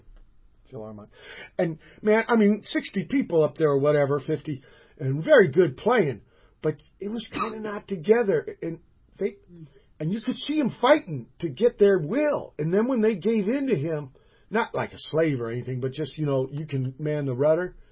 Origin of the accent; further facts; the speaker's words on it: Virginia, United States; born there; Well, you know, I was born in Virginia too. And I remember fireflies and crab apples and honeysuckle and.